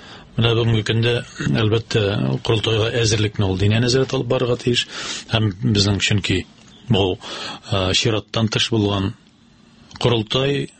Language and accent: Tatar; Olytarkhan, Tatarstan, Russia; born there; Мин иң беренче үзем туым белән Тәтеш районыннан, Олытархан дип аталган авылдан